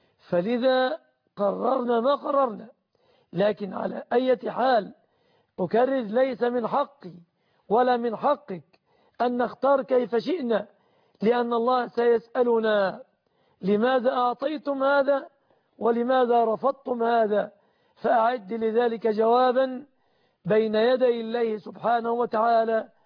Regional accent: Egypt

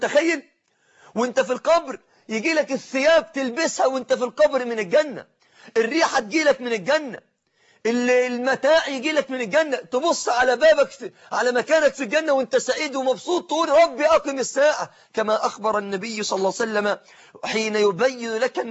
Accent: Egypt

